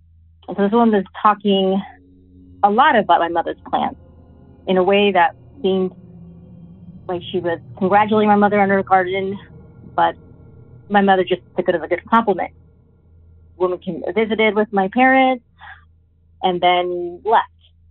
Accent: Texas, United States; Hello, Derek. … I'm from Texas.

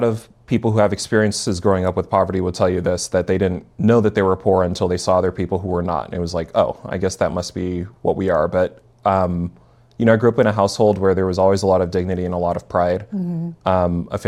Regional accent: New York City, New York, United States; born there; I was born in New York City.

